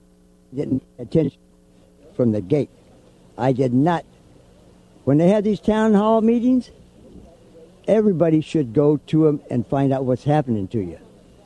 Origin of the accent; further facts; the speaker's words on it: California, United States; now in Louisiana, United States; I'm from California.